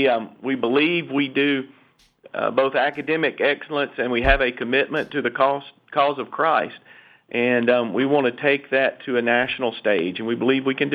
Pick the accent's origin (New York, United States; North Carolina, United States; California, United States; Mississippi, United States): Mississippi, United States; Rienzi; I am a Northeast Mississippi native.